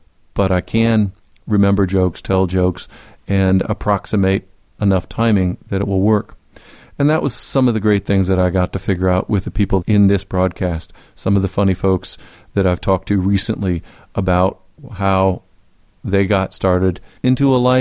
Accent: Midwest, United States; my standard line is that I was raised in the Midwest and you were taught to not ask questions like that.

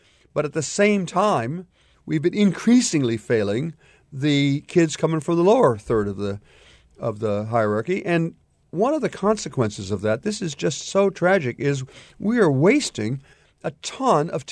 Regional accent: Port Clinton, Ohio, United States; And so when I was growing up in Port Clinton in the 1950s, the good taxpayers of Port Clinton paid for my trombone

